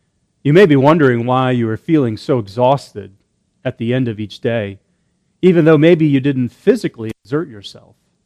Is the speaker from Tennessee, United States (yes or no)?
no; Washington, District of Columbia, United States; Growing up in the Washington, D.C. area, the cherry blossoms always signaled spring was here and longer, warmer days were already here.